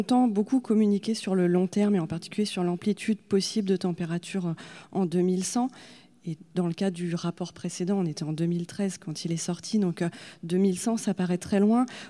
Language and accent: French; France; l'adaptation chez nous en France a déjà du retard.